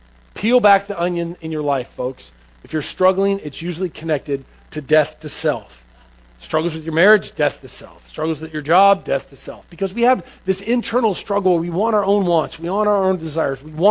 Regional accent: Seattle, Washington, United States; I grew up in Seattle, and the city is not the city that I grew up in.

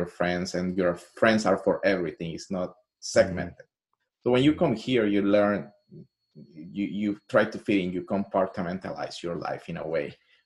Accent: Colombia; we both grew up in similar backgrounds. We're both from Colombia.

